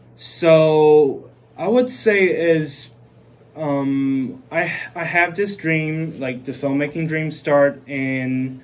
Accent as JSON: {"language": "English", "country": "Taiwan", "said": "I'm a filmmaker from Taiwan, and I usually make short film and music videos."}